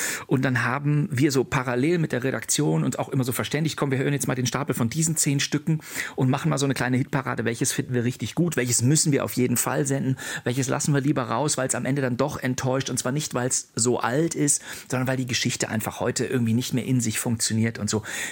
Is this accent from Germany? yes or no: yes; Bonn, North Rhine-Westphalia, Germany; die ich damals als ein in Nordrhein-Westfalen, in Bonn lebender Mensch vom WDR in erster Linie empfangen habe.